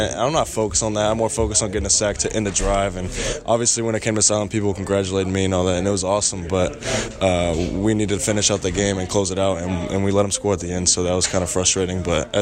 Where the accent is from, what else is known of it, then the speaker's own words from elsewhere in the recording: Texas, United States; I mean, playing against Texas, and I'm from Texas, and it's an in-state rivalry.